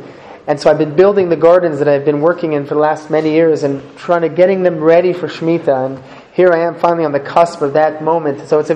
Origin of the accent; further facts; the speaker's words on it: Canada; I'm not from this land. And there's so much of it. I come from Canada